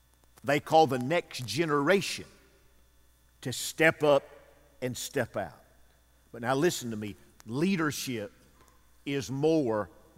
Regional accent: Pisgah, Alabama, United States; It's my hometown is Pisgah. It's on a high rocky ridge looking over into the Tennessee Valley.

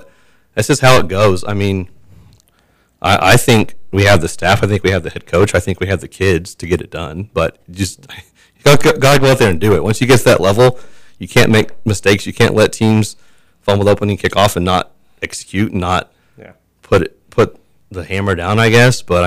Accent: Parsons, Kansas, United States; I'm going to keep swinging. I'm from Parsons. I love this place. I bleed blue and gold.

